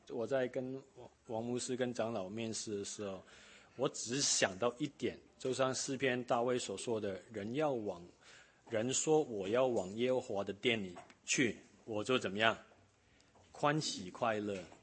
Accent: Hong Kong; moved away as an adult; also born or lived in Taiwan; now in United States; 我是在香港出生的，香港出生，在那边住了18年，然后我去台湾读书

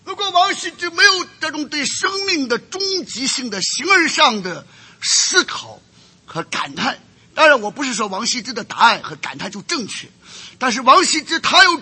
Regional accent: China; 那我们中国人喜欢中国文化的啊，特别是喜欢书法的

